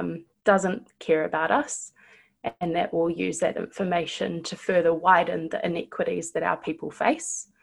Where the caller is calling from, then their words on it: Bluff, Southland, New Zealand; I'm calling here from Bluff, a place that I don't get to spend a lot of time.